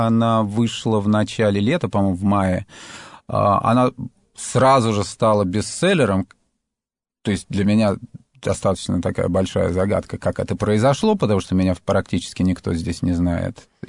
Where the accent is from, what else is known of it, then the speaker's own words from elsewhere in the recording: Moscow, Russia; Я абсолютно городской человек, я... Вырос в Москве на Таганке